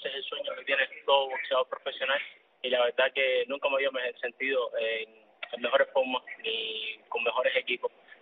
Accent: Cuba

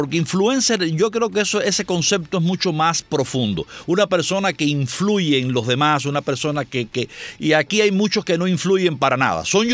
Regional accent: Guanabacoa, Havana, Cuba; Yo soy de Guanabacoa y todos los guanabacoenses y los reglanos usábamos esa lanchita de regla, pero todos los días

